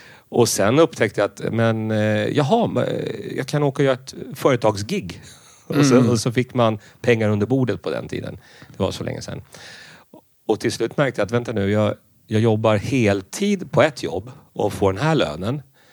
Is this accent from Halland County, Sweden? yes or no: no; Stockholm, Stockholm County, Sweden; jag är uppvuxen här i Högdalen. Där du har din poddstudio. Så då bodde jag här i Högdalen